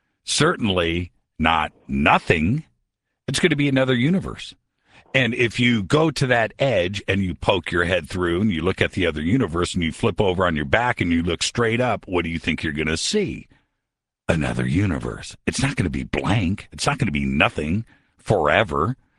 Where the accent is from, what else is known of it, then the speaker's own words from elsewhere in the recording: Indiana, United States; Let's go to my home state of Indiana.